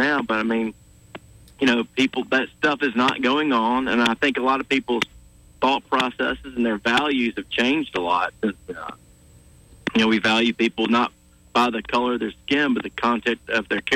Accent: Montgomery, Alabama, United States; I was born and raised in Montgomery, but going there and seeing family and friends in Selma over the years

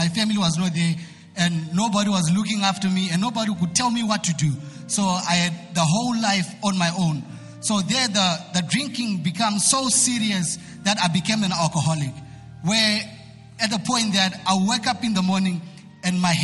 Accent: Zimbabwe; I'm from Zimbabwe.

